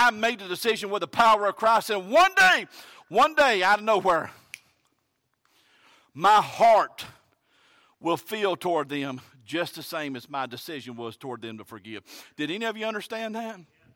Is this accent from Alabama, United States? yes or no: yes; Alabama, United States; like these old Southerners I grew up around down in Alabama